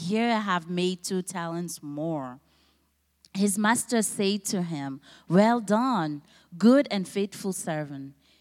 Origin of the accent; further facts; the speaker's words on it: Cameroon; now in United States; I'm from Cameroon. And I have been in the United States for almost 8 years, so yeah.